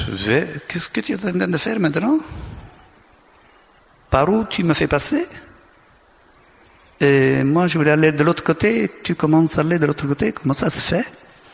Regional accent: Italy; French is a second language; Moi, je suis italien

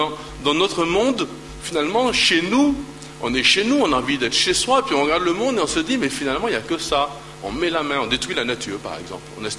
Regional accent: Martinique, France; On essaie, chez moi, en Martinique, il y avait des plantes partout et je m'amusais à jouer du karaté avec les plantes.

